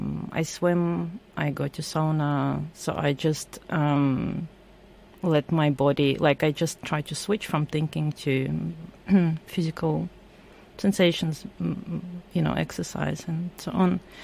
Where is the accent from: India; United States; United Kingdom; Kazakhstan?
Kazakhstan; also born or lived in Germany; now in Sydney, Australia; I grew up in Central Asia, in Kazakhstan, then migrated to Germany, and then 14 years later migrated again to Sydney.